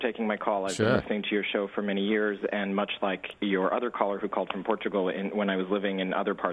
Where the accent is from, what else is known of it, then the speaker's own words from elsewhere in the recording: Bronx, New York, United States; I was born and raised in Pelham Gardens in the Bronx, which is a sort of middle-class outer borough neighborhood, lots of single-family homes, lots of mother-daughter homes, little bucolic, some nice trees and park area.